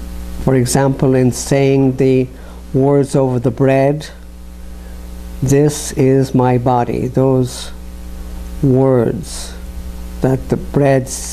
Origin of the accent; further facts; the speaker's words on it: Dublin, Leinster, Ireland; also born or lived in Rome; heard them when I was growing up in Dublin, Ireland, and later on when I was training for the priesthood, finishing in Rome, Italy.